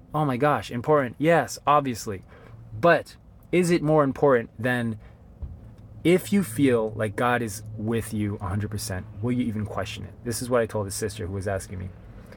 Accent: North Carolina, United States; when to move to North Carolina, back home to my hometown, North Carolina, moving to New York to work there

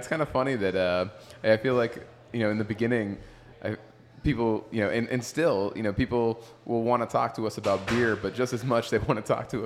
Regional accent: Massachusetts, United States; I'm originally from Massachusetts.

